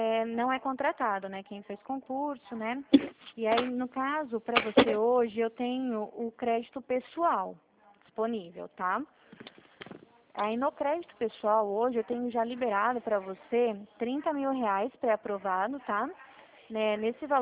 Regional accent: Dracena, São Paulo, Brazil; eu sou de Dracena, um pouquinho longe.

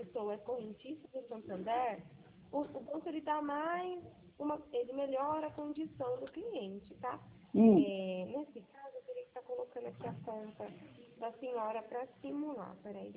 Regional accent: Araras, São Paulo, Brazil; Eu sou daqui de Araras.

